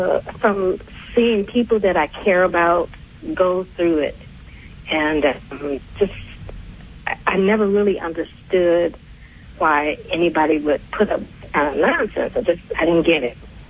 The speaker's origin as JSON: {"language": "English", "town": "Detroit", "region": "Michigan", "country": "United States", "lives_now": "California, United States", "said": "I am from Detroit, Michigan, the Motor City."}